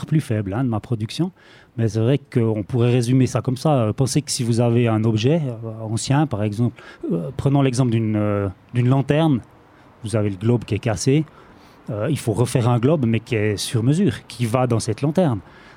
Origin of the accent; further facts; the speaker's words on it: Neuchâtel, Switzerland; Je suis originaire de Neuchâtel